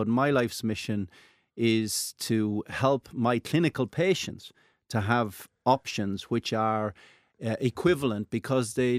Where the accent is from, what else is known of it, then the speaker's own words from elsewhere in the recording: Ireland; So the era when I grew up in Ireland and was out all night calving cows and lambing sheep may still be the case in rural parts